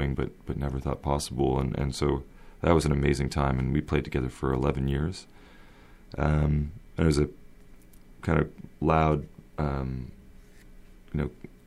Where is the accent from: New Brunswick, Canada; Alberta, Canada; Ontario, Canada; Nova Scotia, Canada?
Ontario, Canada; London; Sure. Well, I grew up in London, Ontario, and I played in bands around there